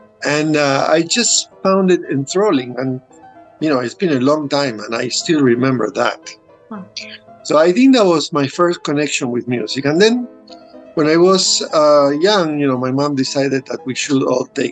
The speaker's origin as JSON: {"language": "English", "country": "Argentina", "tie": "born or raised there", "also_born_or_lived": "New York", "second_language": "English", "moved": "as an adult", "said": "But I'm originally from Argentina. I lived the first half of my life there. And then I immigrated to New York, and I lived 10 years in New York."}